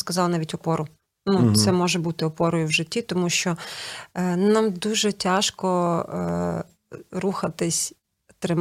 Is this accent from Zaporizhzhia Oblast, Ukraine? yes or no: no; Chernihiv Oblast, Ukraine; я сама родом з Чернігівщини, так, от відповідно звідти.